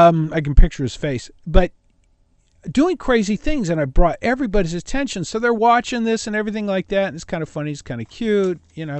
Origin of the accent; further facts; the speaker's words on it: Los Angeles, California, United States; It's the kind of thing my grandmother did for me when I was growing up in Los Angeles.